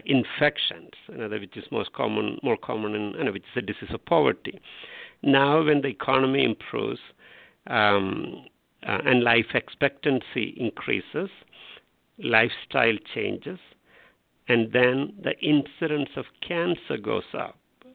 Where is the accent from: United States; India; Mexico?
India; As I said, I'm from India, so which is what we call as a transition economy.